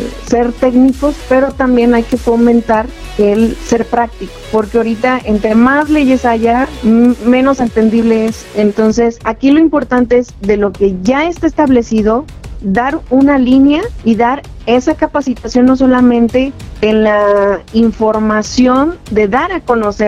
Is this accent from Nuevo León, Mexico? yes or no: no; Puente de Ixtla, Morelos, Mexico; tengo 26 años, soy del municipio de Puente de Ixtla y avecindada del ejido de Amacuzac.